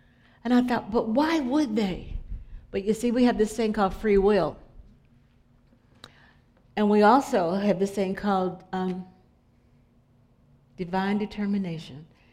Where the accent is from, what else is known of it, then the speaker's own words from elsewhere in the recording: the South, United States; now I'm from the South, we speak.